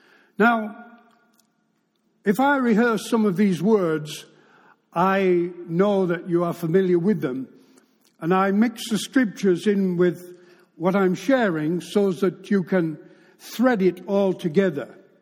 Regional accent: England, United Kingdom; I'm a Gentile anyway. I'm a Brit. I'm not a Jew. I don't have a Jewish name.

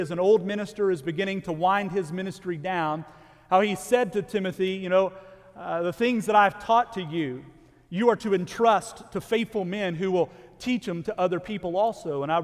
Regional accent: Kentucky, United States; moved away; church in the 1980s when we moved from my home state of Kentucky.

